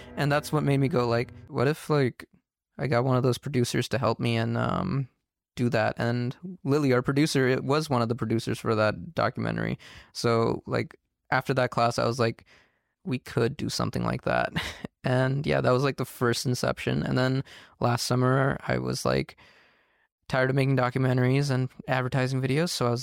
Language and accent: English; Nepal; also born or lived in Kansas / Northern Virginia; now in Richmond, United States; I'm from Nepal, Kansas, and Northern Virginia, and now I'm from Richmond.